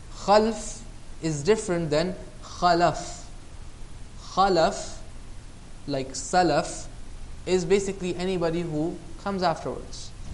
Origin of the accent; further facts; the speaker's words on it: Pakistan; I remember I was a kid growing up in Pakistan, right?